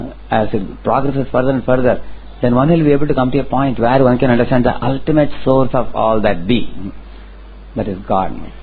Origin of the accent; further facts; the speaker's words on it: India; you are also Indian, I am also Indian, at least. Indians, you feel like that.